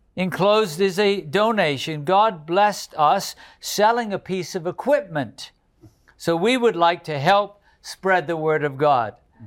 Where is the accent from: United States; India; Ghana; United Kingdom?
United Kingdom; born there; He is in the UK, my home country of birth